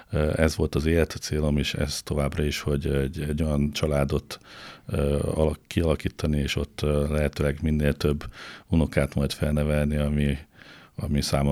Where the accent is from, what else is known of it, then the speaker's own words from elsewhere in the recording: Szombathely, Vas, Hungary; Igen, én lokálpatrióta vagyok, itt születtem, itt élek, és itt is szeretnék meghalni, ez nem is kérdés.